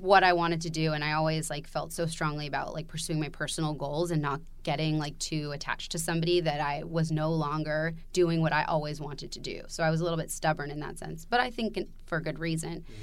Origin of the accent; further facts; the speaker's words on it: Los Angeles, California, United States; I was raised in Los Angeles, so, you know, exposed to the big city, if you will.